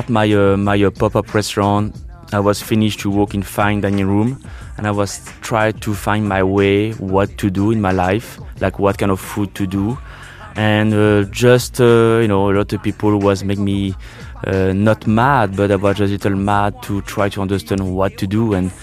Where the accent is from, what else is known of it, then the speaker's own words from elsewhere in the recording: Bourgogne-Franche-Comté, France; English is a second language; I'm from the country. I'm a redneck from Burgundy, guys.